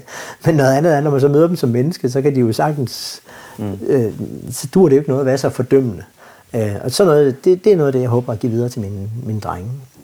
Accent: Samsø, Central Denmark Region, Denmark; also born or lived in Horsens; da jeg var dreng og voksede op på Samsø. Mm. Fordi vi flyttede derover, da mine forældre blev skilt. Og hjemme i Horsens var mine to storebrødre stadigvæk

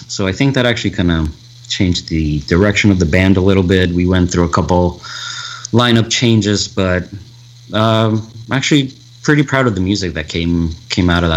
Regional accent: Colombia; also born or lived in Miami; now in United States; I lived here. I grew up in Colombia. Till like 95, and my parents got divorced. My dad got a job opportunity in Miami with the company he was with at the time, and after like a year, I moved up here with him.

